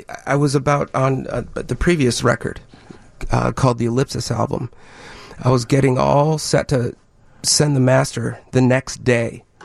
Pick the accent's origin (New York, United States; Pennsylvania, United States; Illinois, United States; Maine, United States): Pennsylvania, United States; Philadelphia; accent: Philadelphia; now in Midwest, United States; I was born on the East Coast, and I ended up in the Midwest. And I forced myself to lose my Philadelphia accent the year I got made fun of when I moved here.